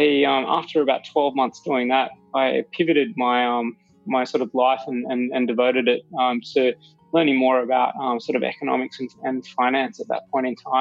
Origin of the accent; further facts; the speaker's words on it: Sydney, New South Wales, Australia; I was born and raised in Sydney.